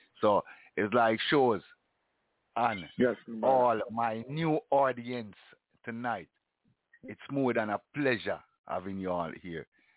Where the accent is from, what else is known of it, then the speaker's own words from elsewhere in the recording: Jamaica; All of the people, them, because we can't talk it right, because we are Jamaican.